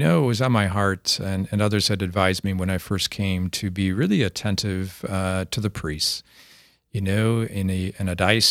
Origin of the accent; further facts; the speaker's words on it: Minnesota, United States; now in South Dakota, United States; But I am from Minnesota, so.